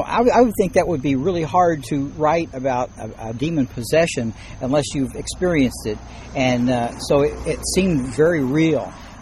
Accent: Covington, Indiana, United States; We're standing in City Park in Covington, Indiana, which is my hometown and Brandon's hometown.

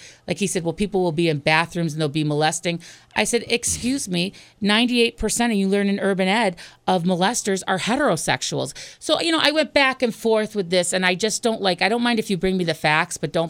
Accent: Pittsfield, Massachusetts, United States; I'm from Pittsfield. I was born and raised in Pittsfield. My father taught at Monument. My mother worked at St. Joe. I've lived here all my life

